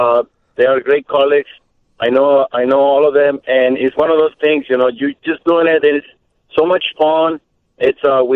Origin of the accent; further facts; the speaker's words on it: Mexico; born and raised in Mexico, understanding that I was a farmer. I grew up eating, obviously, a lot of pork.